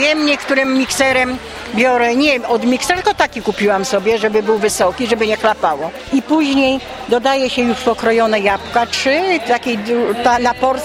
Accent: Kruszyna, Opole Voivodeship, Poland; jestem ze wsi Kruścina w gminie Lewin Brzeski

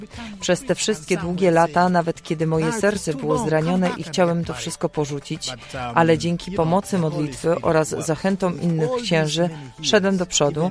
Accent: Northern Region, Uganda; Polish is a second language; pochodzę z północnej Ugandy.

